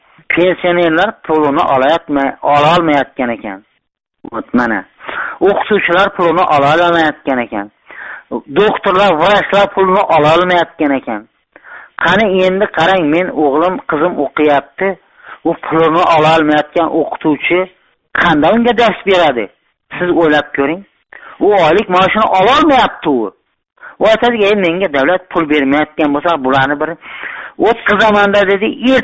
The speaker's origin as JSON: {"language": "Uzbek", "region": "Khorezm Region", "country": "Uzbekistan", "lives_now": "Bogdanovich, Russia", "said": "Xorazmdanmiz. Rossiyani Sverdlovsk viloyatini Bogdanovich shahrida ishlayapmiz."}